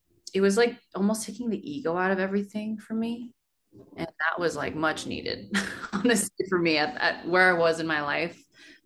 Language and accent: English; United States; because, you know, I'm Korean American, and as much as K-pop has been so formative to me and who I am